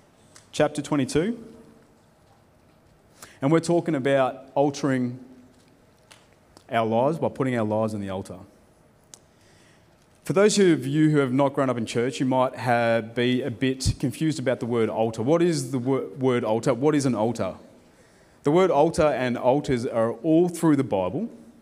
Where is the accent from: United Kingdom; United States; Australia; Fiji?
Fiji; born there; I was born in Fiji